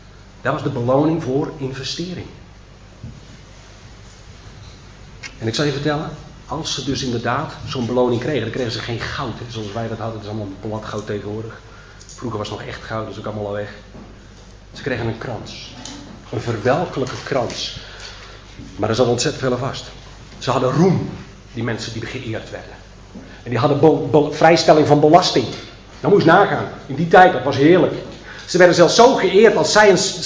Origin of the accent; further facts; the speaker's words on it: Flanders, Belgium; Dus dan weet ik als Vlaming meer dan jullie.